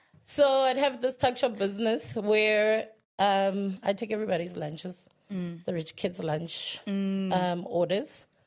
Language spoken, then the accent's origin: English; Soshanguve, Gauteng, South Africa; But I grew up in Soshanguve.